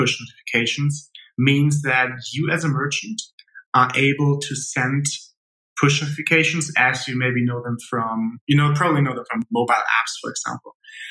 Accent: Germany; I'm originally from Germany. Actually coming from a small village on an island. Like literally an island, so you just got to get away.

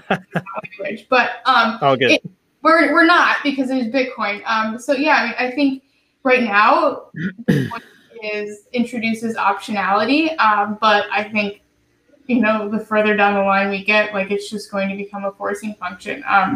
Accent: Midwest, United States; I'm from the Midwest, and, you know, obviously the whole financial crisis hit the Midwest really hard.

